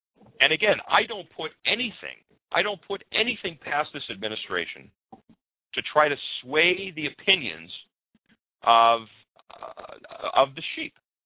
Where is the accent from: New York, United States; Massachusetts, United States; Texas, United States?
Massachusetts, United States; I grew up in Massachusetts. We had the Northampton State Hospital.